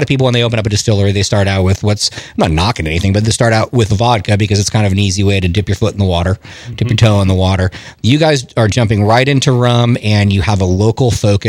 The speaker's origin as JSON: {"language": "English", "region": "California", "country": "United States", "tie": "born or raised there", "said": "you know, I grew up in California watching"}